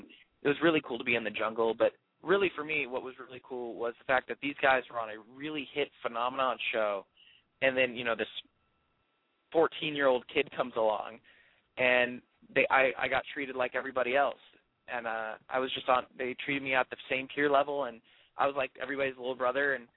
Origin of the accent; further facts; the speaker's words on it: Texas, United States; Okay, so I'm from Texas, so I got to do a Texas accent then.